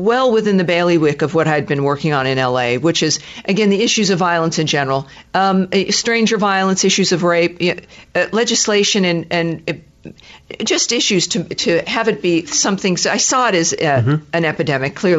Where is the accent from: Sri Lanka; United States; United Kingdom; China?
United Kingdom; Scotland; I'm talking and I can't shut up because I'm Scottish.